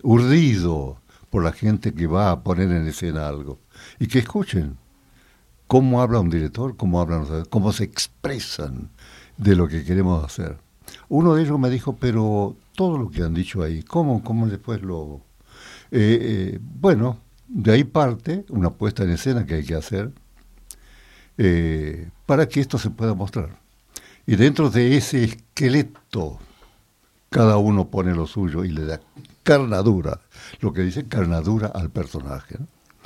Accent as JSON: {"language": "Spanish", "region": "Santiago del Estero", "country": "Argentina", "said": "Pues yo soy de Santiago del Estero, de un lugar, no voy a decir remoto, pero queda a 90 kilómetros de la ciudad, donde todavía hablan quichua."}